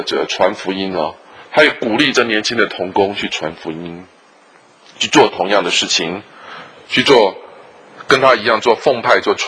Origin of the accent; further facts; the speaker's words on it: China; 当然我们中国人来就是跟房子啊，跟这个什么学校跟工作都有关系